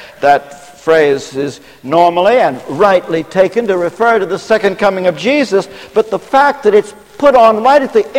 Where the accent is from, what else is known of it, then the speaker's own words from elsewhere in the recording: Ashland, Kentucky, United States; I come from the hills of Kentucky, and I was born and brought up in Ashland, Kentucky.